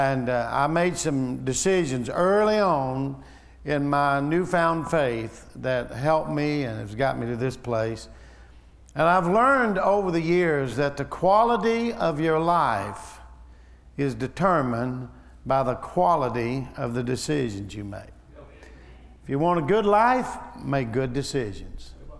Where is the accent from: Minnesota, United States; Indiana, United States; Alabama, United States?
Alabama, United States; Tuscaloosa; born there; I was born in Tuscaloosa, Alabama.